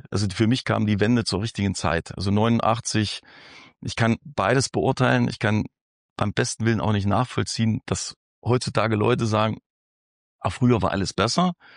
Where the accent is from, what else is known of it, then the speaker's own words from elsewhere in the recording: Thuringia, Germany; ich bin in einem kleinen Dörfchen in der Nähe von Heiligenstadt groß geworden, aufgewachsen. Geboren bin ich hier in Heilbad Heiligenstadt, aber nach 14 Tagen Krankenhausaufenthalt bin ich dann nach Luther und dort groß geworden, wie das halt so in den dörflichen Strukturen war.